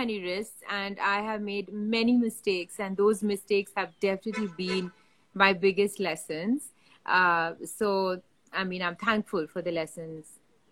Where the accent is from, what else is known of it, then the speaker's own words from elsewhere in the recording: Kolkata, West Bengal, India; So I grew up in Calcutta